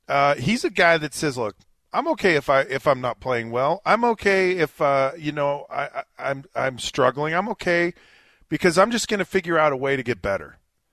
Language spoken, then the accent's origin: English; Utah, United States; And I grew up in Utah, and I grew up in a smaller town than Provo and Draper, and I went, and it was just fine.